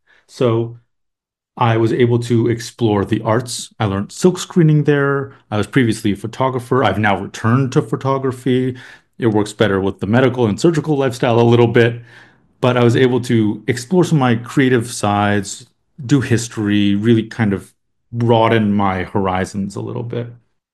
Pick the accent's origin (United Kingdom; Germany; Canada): Canada; now in United States; So as you mentioned, I'm from Canada originally, although I quickly came down to the United States.